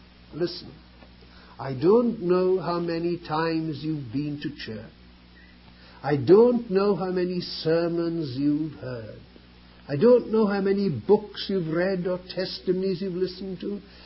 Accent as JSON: {"language": "English", "country": "United Kingdom", "lives_now": "United States", "said": "Now, you probably don't realize that I'm British. With this American accent I've discovered, people don't know where I come from anymore. Well, I come from Britain."}